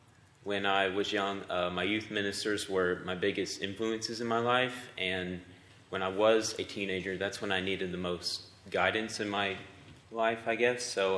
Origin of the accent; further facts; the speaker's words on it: Huntsville, Alabama, United States; I'm from Huntsville, Alabama.